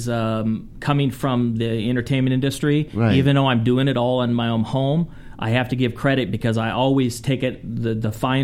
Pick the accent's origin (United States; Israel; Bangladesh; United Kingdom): United States; because I grew up in America, it's not as robotic as the European music.